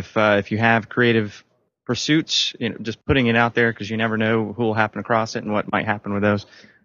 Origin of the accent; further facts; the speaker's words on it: Jacksonville, Florida, United States; From Jacksonville, Florida, which is also known as South Georgia.